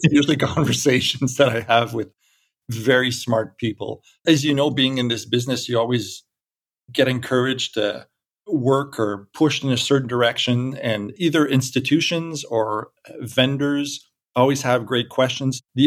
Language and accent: English; Canada; Travel has always been very important for my family. Being Canadian, we get longer vacations than American.